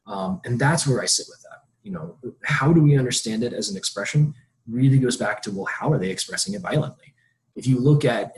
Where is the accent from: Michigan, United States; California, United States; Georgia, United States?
Georgia, United States; We were taught in the South, you know, I grew up in Georgia